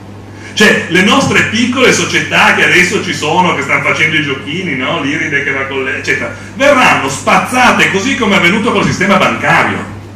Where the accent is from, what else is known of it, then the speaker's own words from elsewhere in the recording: Turin, Piedmont, Italy; io vengo da Torino